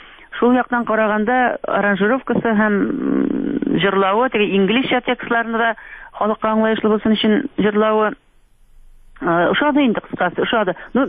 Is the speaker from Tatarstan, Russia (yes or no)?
no; Bashkortostan, Russia; Мин Кырым татары түгел, мин Башкортстаннан килгән, Казанда укыдым